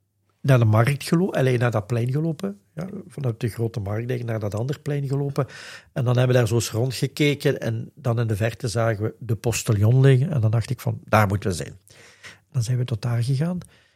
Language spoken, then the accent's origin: Dutch; Limburg, Belgium; nee, ik ben van Limburg.